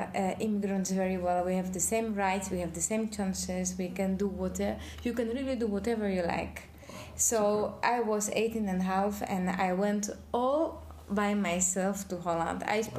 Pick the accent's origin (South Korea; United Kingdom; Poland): Poland; also born or lived in Germany; I come from Poland. Actually, my grandparents are coming from Greece. During the war in Greece, they escaped to Germany.